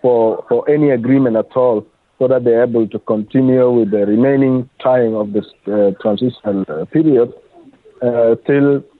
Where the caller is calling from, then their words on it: Khartoum, Sudan; I'm speaking from Khartoum South